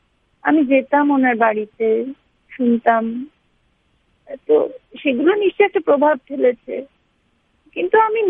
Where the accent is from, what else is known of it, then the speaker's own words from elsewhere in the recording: Shillong, Meghalaya, India; আমি তো যেহেতু একটা কসমোপলিটন জায়গায় বড় হয়েছি, শিলংয়ে